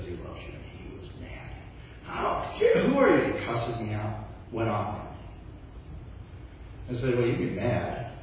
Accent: Chicago, Illinois, United States; Have you looked at the numbers for my hometown, Chicago?

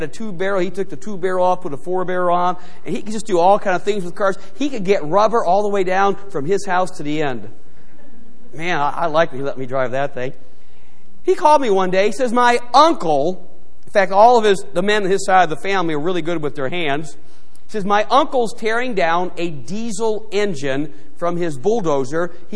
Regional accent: Cleveland, Ohio, United States; When I was growing up in Cleveland, we lived in Parma. Then my parents moved to North Royalton before we finally moved to Middleburg Heights.

